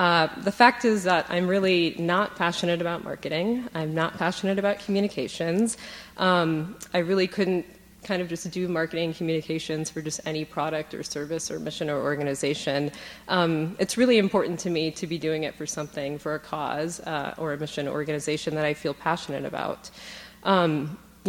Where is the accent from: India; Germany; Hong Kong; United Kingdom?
Germany; moved away as an adult; now in United States; I spent the first 18 years of my life growing up in Germany, where my dad was stationed with the US military and where my mom was from, and raised in the Catholic tradition.